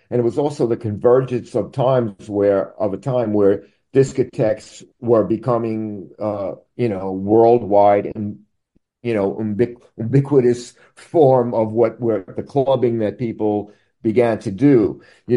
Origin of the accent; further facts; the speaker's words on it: Brooklyn, New York, United States; we had very similar roots of us growing up in Brooklyn and her growing up in Boston.